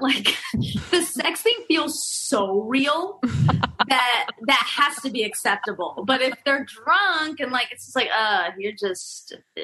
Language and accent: English; Georgia, United States; growing up in Georgia, obviously going to UGA, I mean, I have so many guy friends who would like that.